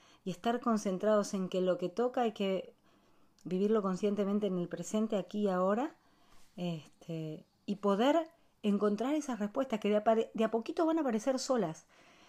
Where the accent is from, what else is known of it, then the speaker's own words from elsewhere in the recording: Argentina; Y ni siquiera como argentinos, como seres humanos